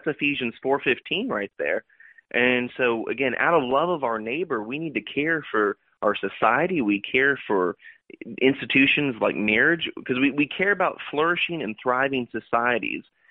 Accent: Orlando, Florida, United States; your home state of Florida, which is actually my home state of Florida as well, I was born and raised in Orlando

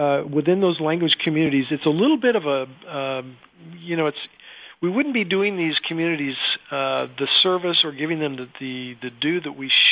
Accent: California, United States; I grew up in Southern California, married my high school sweetheart.

